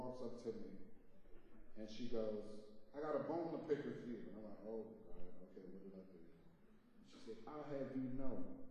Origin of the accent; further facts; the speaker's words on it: New Orleans, Louisiana, United States; Now see, when I was growing up in New Orleans, people used to think we were brothers.